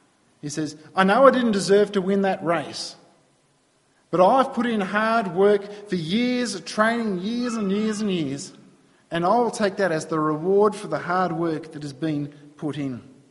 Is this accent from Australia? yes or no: yes; New South Wales, Australia; although I grew up in New South Wales, I did always go for Queensland in the state of origin.